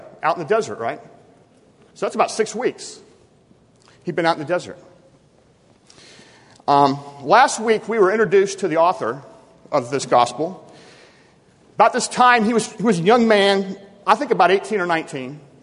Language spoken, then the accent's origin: English; Tennessee, United States; also born or lived in Iowa; In first grade, I moved from Iowa to Tennessee with my dad and mom. And so we'd make an annual trek to relatives every summer and go to Iowa.